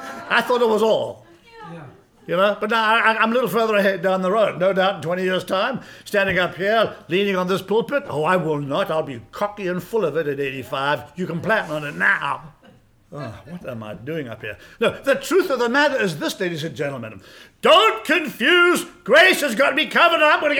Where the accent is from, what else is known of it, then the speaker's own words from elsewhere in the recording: United States; I'm an American.